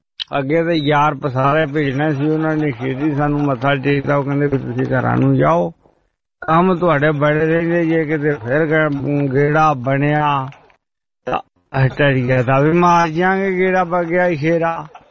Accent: Durangla, Punjab, India; now in Austria; ਪੰਜਾਬ ਚ ਮੇਰੇ ਪਿੰਡ ਦਾ ਨਾਮ ਹੈਗਾ ਜੀ ਦੁਰੰਗਲਾ। ਹਾਂ ਦੁਰੰਗਲਾ, ਰੰਗਲਾ ਹੋਣਾ ਪੰਜਾਬ, ਇਹ ਪਾਕਿਸਤਾਨ ਬਾਰਡਰ ਦੇ ਕੋਲ ਆ ਜੀ, ਬਾਰਡਰ ਸਾਡੇ ਪਿੰਡ ਤੋਂ ਕਿਲੋ ਕੁ ਮੀਟਰ ਦੂਰ ਆ ਸਿਰਫ

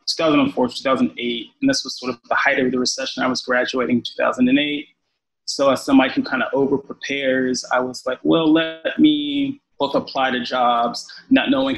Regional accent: Los Angeles, California, United States; I'm originally from Los Angeles

